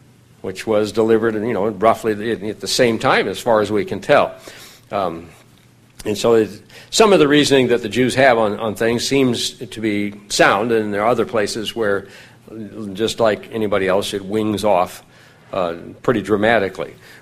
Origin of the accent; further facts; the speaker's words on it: Nebraska, United States; I was born on the Oregon Trail, out of the way of the wagons, of course, but it was actually in Nebraska. It was a branch of it that went right through our farm